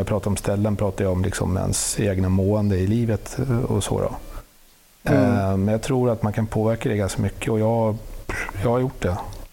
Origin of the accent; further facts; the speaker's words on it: Southern Tanzania, Tanzania; när jag var 8 år så flyttade jag hemifrån till en internatskola i på en hög platå i södra Tanzania, precis intill Livingstonia-bergen i Malawi. Där växte jag upp i 7 år.